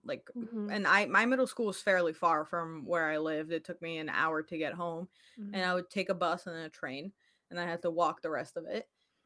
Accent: Poland; I grew up in Poland, and I would go there every single summer.

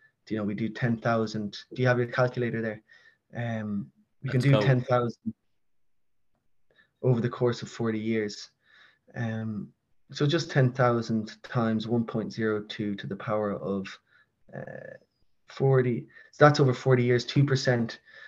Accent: Spain; I go over to Spain quite a good bit. I grew up in Spain.

